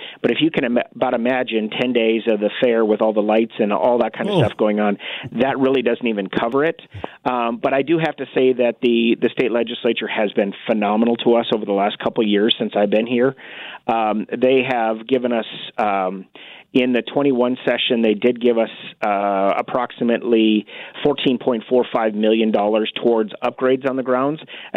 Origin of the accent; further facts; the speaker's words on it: North Dakota, United States; In North Dakota, yeah.